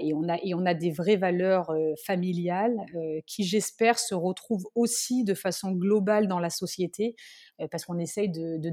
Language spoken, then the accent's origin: French; Nice, Provence-Alpes-Côte d'Azur, France; on a retour aux sources, c'est vrai qu'on est niçois